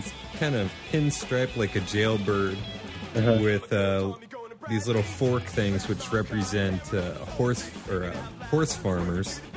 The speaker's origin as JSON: {"language": "English", "region": "Scotland", "country": "United Kingdom", "said": "No, I'm Scottish. Hey."}